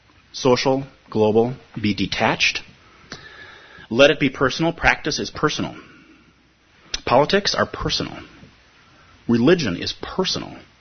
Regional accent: United States; I'm an American provisionally, but before that my ancestors were Irish

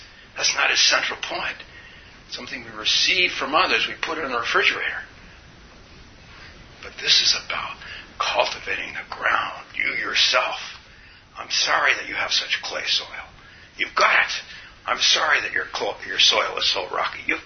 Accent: California, United States; now in Minnesota, United States; And we're from California, and we go up to northern Minnesota to farm?

